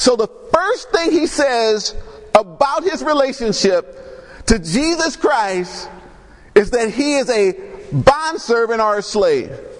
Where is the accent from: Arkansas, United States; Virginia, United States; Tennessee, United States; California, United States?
California, United States; Compton; I mean, I grew up in Compton.